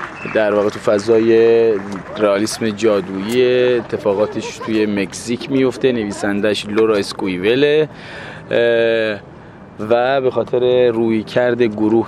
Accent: southern Iran, Iran; born there; من در واقع زادگاه من جنوب ایران بوده، خب من با اون فرهنگ بیشتر از هر فرهنگ دیگه آشنا.

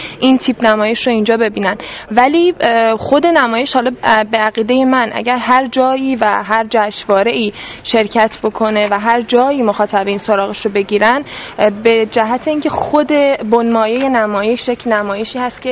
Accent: Isfahan, Iran; من خودم هم اصفهانی هم، توفیق بوده که من بتونم نقش رو بازی کنم به نمایندگی از حالا شهر خودم

